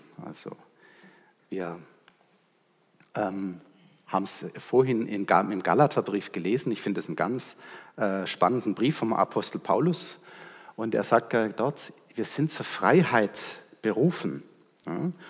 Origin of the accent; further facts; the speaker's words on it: Ludwigsburg, Baden-Württemberg, Germany; Ich komme aus Ludwigsburg, gerade aus der anderen Seite, auf der anderen Seite von Stuttgart komme ich her, und deshalb bin ich heute auch ein bisschen entspannter, wenn ich zu Ihnen sprechen darf, weil ich mich dann nicht immer so anstrengen muss, Hochdeutsch zu sprechen.